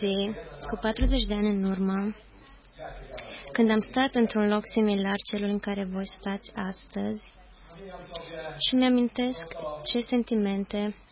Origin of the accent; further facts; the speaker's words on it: Ludwigshafen, Rhineland-Palatinate, Germany; now in Canada; Provin din adunarea din Ludwigshafen, din Germania. Acolo am crescut. Anul trecut m-am mutat în Canada